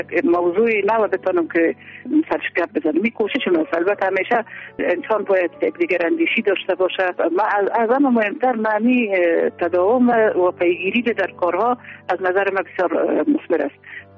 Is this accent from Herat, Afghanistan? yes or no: no; Kandahar, Afghanistan; also born or lived in Kabul; بعد از او ما از قندهار به کابل آمدیم.